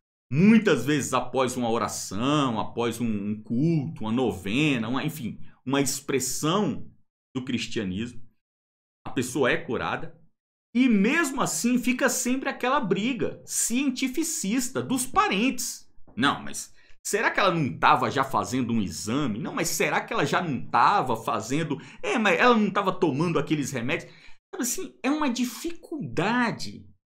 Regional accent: Minas Gerais, Brazil; porque eu sou mineiro, eu lembro como é que era na roça

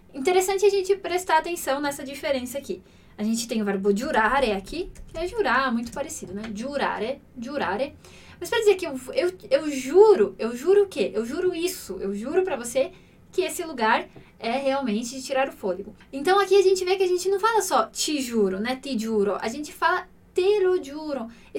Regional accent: Mantua, Lombardy, Italy; Portuguese is a second language; moved away; ele nasceu na cidade onde eu cresci na Itália, que é Mantova.

